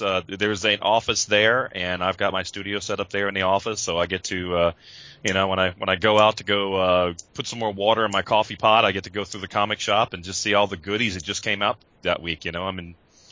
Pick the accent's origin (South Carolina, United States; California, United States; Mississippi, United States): Mississippi, United States; Biloxi; also born or lived in Gulfport, Mississippi / Atlanta; Born and raised. Born in Gulfport, Mississippi. Raised down here. I moved away in 2006, and I lived in Atlanta for about 6 years. And I just moved back, you know, this past year. Moved back here.